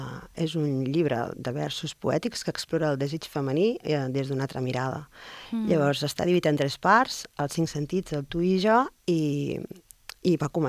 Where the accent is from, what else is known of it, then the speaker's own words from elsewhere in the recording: Reus, Catalonia, Spain; presentat el projecte a casa meu, que jo sóc de Reus